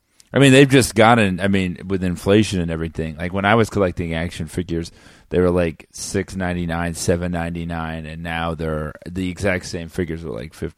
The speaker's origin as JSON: {"language": "English", "region": "Florida", "country": "United States", "said": "I'm from Florida, and in Florida, I had a huge action figure collection"}